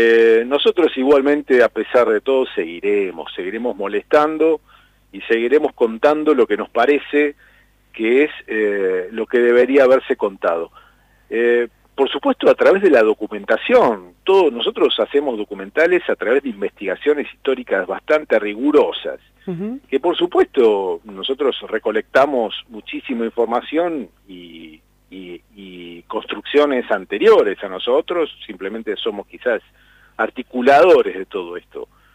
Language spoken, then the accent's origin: Spanish; La Plata, Buenos Aires Province, Argentina; porque obviamente somos platenses y lo reivindicamos como hacedor de la ciudad de La Plata